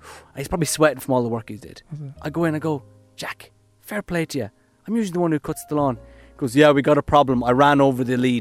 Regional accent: Connacht, Ireland; now in Dublin, Ireland; he's from Mayo. He's from my hometown. We played football together. He was in the year above me in school.

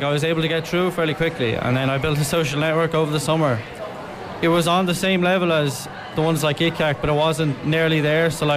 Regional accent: Waterford, Munster, Ireland; like especially I'm from Waterford, so it was quite a long travel up to be then first.

